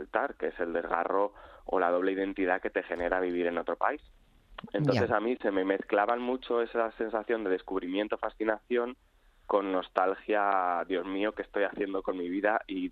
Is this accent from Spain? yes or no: yes; Spain; now in New York, United States; Es curioso porque uno, cuando llega a Nueva York como emigrante, pues como muchos españoles llegamos, ¿no?